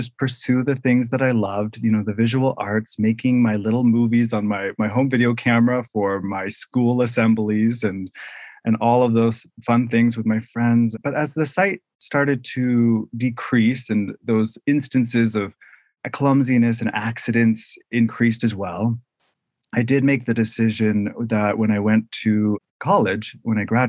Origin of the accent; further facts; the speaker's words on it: Vancouver, British Columbia, Canada; now in Seattle, United States; I live in Seattle, Washington. However, I am originally from Canada. I was born in Vancouver, BC.